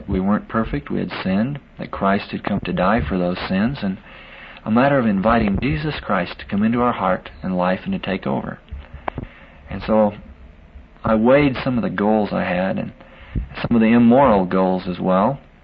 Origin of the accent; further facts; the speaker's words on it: Hamilton, Montana, United States; I grew up in Montana in a little town called Hamilton, population about 4,000.